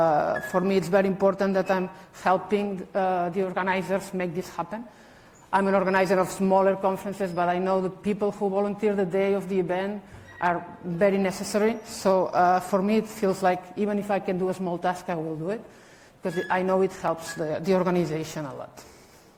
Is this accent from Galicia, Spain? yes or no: no; Barcelona, Catalonia, Spain; I am from Barcelona